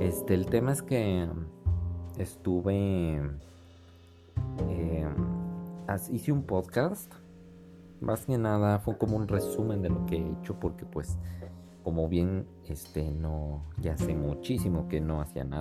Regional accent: Mexico; Para los que no saben, pues soy de México

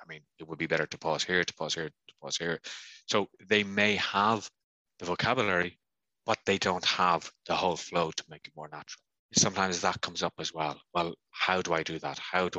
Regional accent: Ireland; or me as an Irish speaker wouldn't realize when somebody says, I'll see you in the afternoon, that it could be up till 7 or 8 o'clock, depending.

